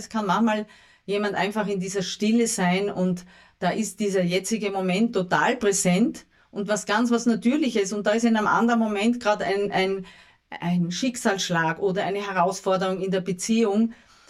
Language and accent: German; Graz, Styria, Austria; Ich bin ja ursprünglich aus der Steiermark und bin in Graz aufgewachsen, in einer Stadt, zwar nicht großen, aber doch in einer Stadt.